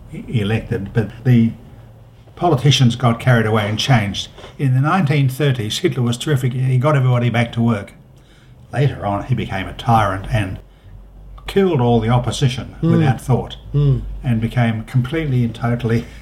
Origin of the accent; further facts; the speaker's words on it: Australia; We're Australian anyhow.